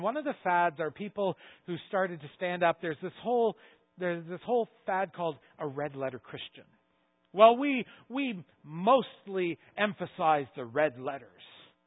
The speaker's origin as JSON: {"language": "English", "region": "Nova Scotia", "country": "Canada", "tie": "born or raised there", "said": "I grew up in Nova Scotia for many years, and we would often go swimming in the ocean"}